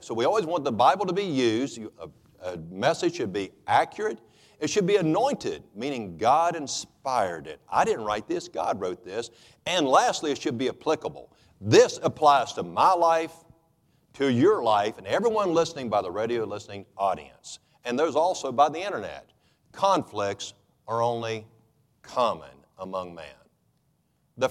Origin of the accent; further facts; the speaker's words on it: West Virginia, United States; born there; Folks, it's no secret I was born in Boone County, and if you take offense with this, I'm pointing at me.